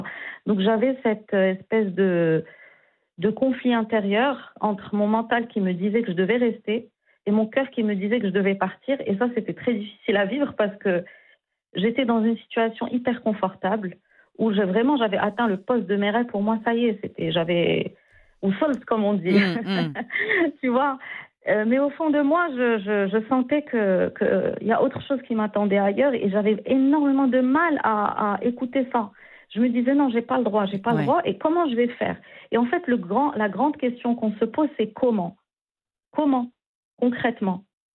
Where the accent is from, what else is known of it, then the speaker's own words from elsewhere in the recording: Morocco; moved away; Parce que quand j'ai quitté le Maroc, je me suis rendu compte que je ne savais pas qui j'étais. J'avais évolué dans une société où on ne prend pas le temps de nous poser la question de qui on est, quels sont nos besoins.